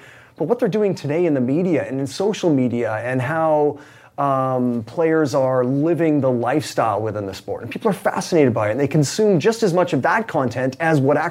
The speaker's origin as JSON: {"language": "English", "country": "Canada", "said": "I grew up a diehard Vancouver Canucks fan. I mean, I'm Canadian, so, you know, hockey was a sport that I grew up loving."}